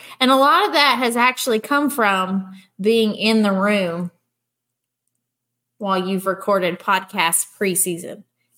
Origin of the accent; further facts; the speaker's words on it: Alabama, United States; I grew up in Alabama. It's SEC football all the time.